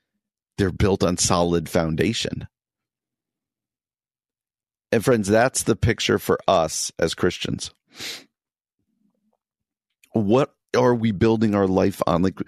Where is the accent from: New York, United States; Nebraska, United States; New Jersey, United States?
New Jersey, United States; Where I grew up in New Jersey, had a great youth group, would never miss it.